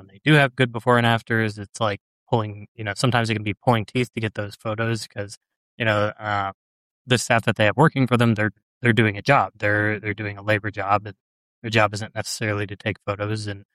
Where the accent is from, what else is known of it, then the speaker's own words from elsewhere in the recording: Missouri, United States; I'm born and raised in Missouri, so a lot of Midwest work.